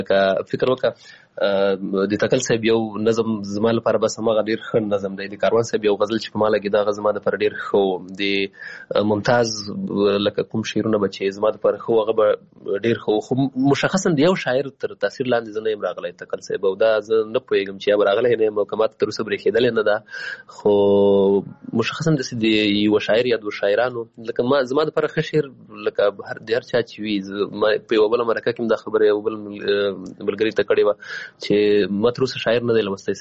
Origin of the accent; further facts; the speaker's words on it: Paktika, Afghanistan; also born or lived in Waziristan, Pakistan; زه پیدا شوی په وزیرستان کې یم، بیا بیرته کډه شوی پکتیکا کې یم، او پکتیکا غوندې یو ولایت کې یوه وړه سیمه چې هغوی